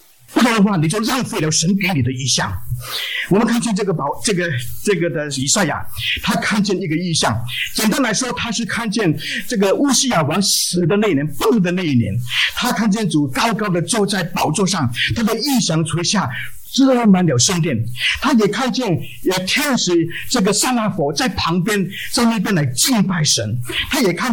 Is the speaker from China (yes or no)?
no; Bangladesh; 因为我们孟加拉人很少人吃猪